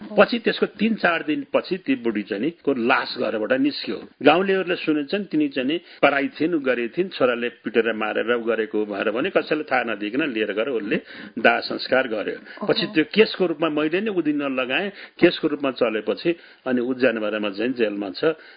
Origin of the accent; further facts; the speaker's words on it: Syangja, Gandaki Province, Nepal; born there; मेरो चाहिँ यो स्याङ्जा पौवी गौडे गाविसमा चाहिँ म जन्मेपछि मेरो बुवा त्यति बेला त्यहीको त्यो जिल्लाको सदरमुकामको स्कुलको हेडमास्टर हुनुहुन्थ्यो।